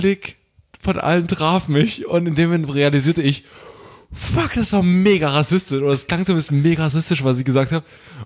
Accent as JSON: {"language": "German", "region": "Saxony", "country": "Germany", "said": "ich komme aus Sachsen, aber das ist nicht der Punkt."}